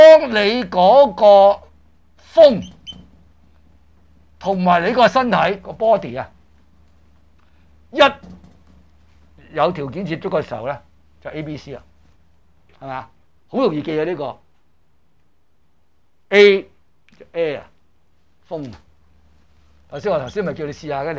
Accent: China; 落到去一级去到最深的一点，我们中国人就叫丹田。

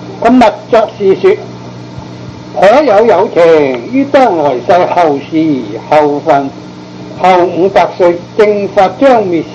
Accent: Guangdong, China; accent: Cantonese

